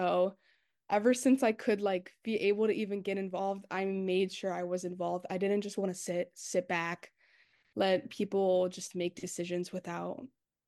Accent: Pennsylvania, United States; Where I'm from Northampton County in 2022.

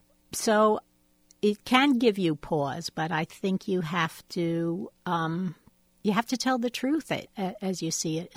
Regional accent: Ames, Iowa, United States; born or raised there

